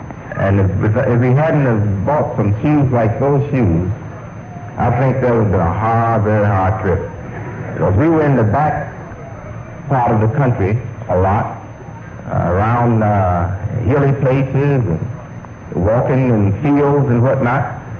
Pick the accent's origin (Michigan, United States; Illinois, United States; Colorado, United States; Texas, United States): Michigan, United States; Detroit; born there; I was born in Detroit, but I think my feet was designed in the South.